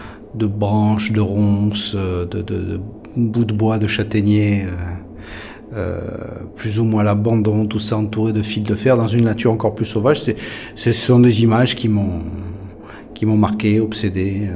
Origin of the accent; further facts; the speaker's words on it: Corsica, France; dans mon enfance, en Corse, au village. J'y retourne régulièrement